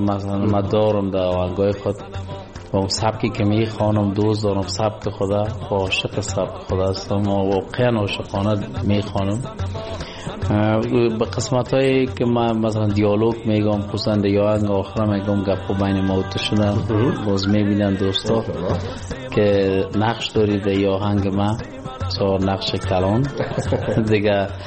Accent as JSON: {"language": "Persian", "country": "Afghanistan"}